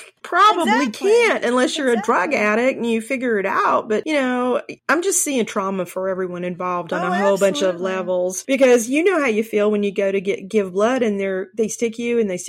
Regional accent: Texas, United States; I mean, I know it's Texas and we're from Texas, but I think this is a good thing.

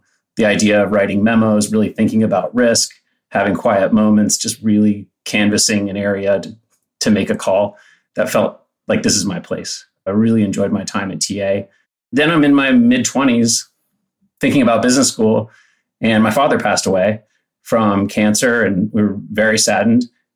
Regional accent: Palo Alto, California, United States; I grew up in Palo Alto. I was a public high school kid.

